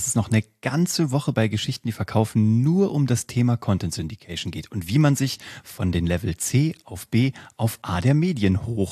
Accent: Kassel, Hesse, Germany; now in Munich, Germany; Bei mir ist es die HNA, die Hessisch-Niedersächsische Allgemeine, weil ich komme aus Kassel.

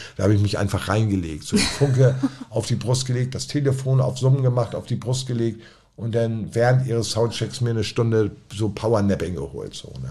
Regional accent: Hamburg, Germany; Ich bin Hamburger.

